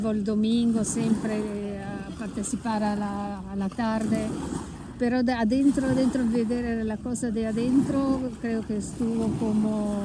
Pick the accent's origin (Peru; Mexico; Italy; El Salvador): Italy; Milan, Lombardy; born there; accent: Italian; Spanish is a second language; Yo nací por eso, al norte de Italia, en Milano.